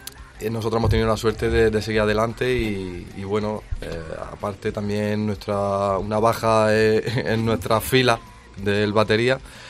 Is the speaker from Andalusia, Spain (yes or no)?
yes; Andalusia, Spain; now in Jaén, Spain; Y yo no soy de aquí de Jaén, yo soy de un pueblo, de Llanuar Arzobispo. Uh-huh. Del pueblo de Atrás Mentiras. Y bueno, cuando me vine aquí a estudiar y demás